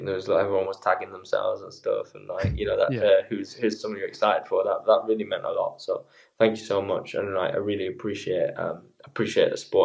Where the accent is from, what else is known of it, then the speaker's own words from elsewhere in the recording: United Kingdom; I can't take that mantle because I'm a Brit.